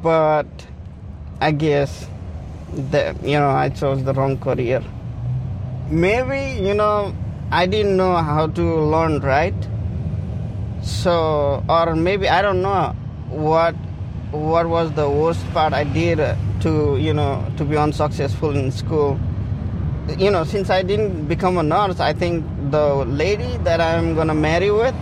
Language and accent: English; Nepal; English is a second language; Actually, I am from Nepal.